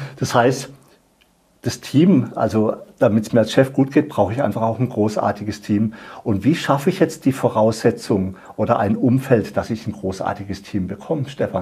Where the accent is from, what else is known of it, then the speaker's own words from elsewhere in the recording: Freiburg, Baden-Württemberg, Germany; ich bin aus Freiburg